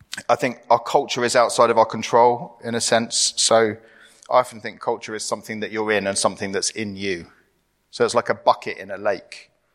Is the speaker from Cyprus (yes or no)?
yes; Cyprus; also born or lived in Middle East / United Kingdom; I grew up in Cyprus. I've lived in different bits of the Middle East. But I've also lived in the UK. My parents are British. So I'm a little bit insider-outsider.